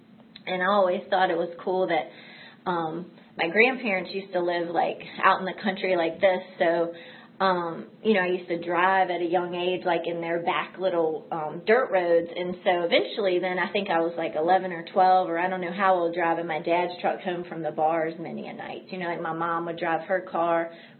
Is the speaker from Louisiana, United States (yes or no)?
no; Hopewell, Virginia, United States; so I grew up a little south, further south of Chester. I grew up in Hopewell.